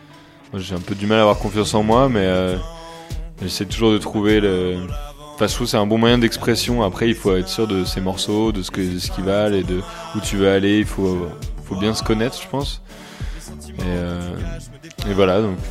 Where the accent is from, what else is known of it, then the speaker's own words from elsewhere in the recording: Caen, Normandy, France; Voilà, je viens de Caen.